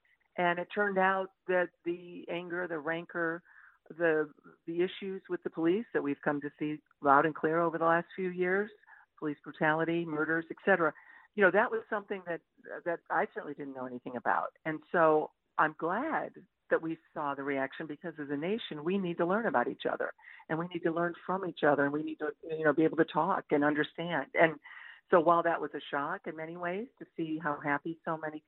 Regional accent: Ottawa Hills, Ohio, United States; I grew up in Toledo, Ottawa Hills, suburb of Toledo, and listening to WJR, Ernie Harwell, those Tigers games.

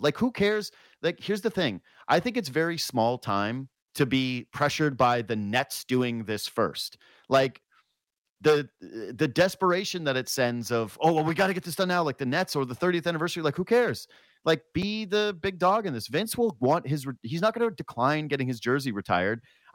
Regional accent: Canada; when I was growing up in Northwestern Canada in the 90s

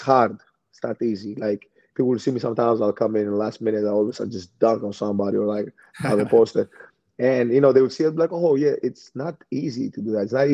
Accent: Greece; we came from Greece, we came from another. We all, like, you know, we're brothers.

